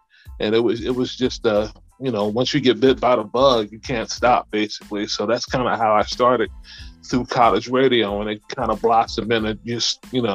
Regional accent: Philadelphia, Pennsylvania, United States; I'm from Philadelphia, Pennsylvania.

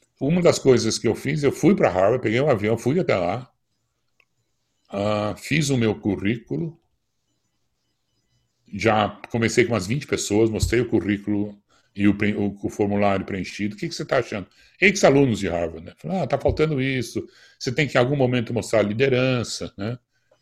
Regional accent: Brazil; Então eu fui lá, sentei na mesa, falei: sou do Brasil, patati patatá.

